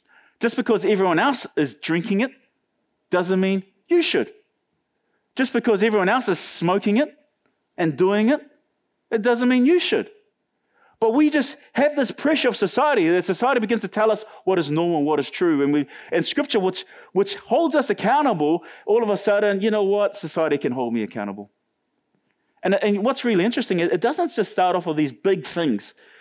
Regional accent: Auckland, New Zealand; And we're from Auckland, so we're Blues supporters, right?

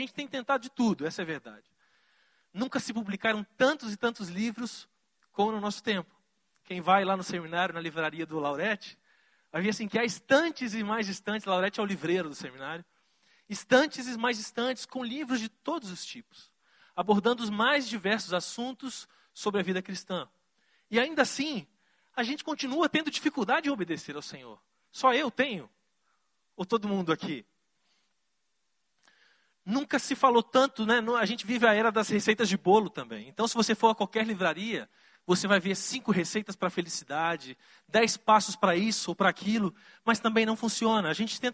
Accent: Vitória, Espírito Santo, Brazil; Venho de Vitória, no Espírito Santo.

